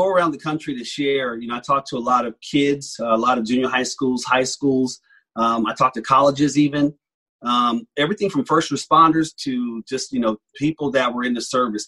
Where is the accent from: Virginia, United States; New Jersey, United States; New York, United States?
New Jersey, United States; Trenton; I'm originally from Trenton, New Jersey. You know where that is?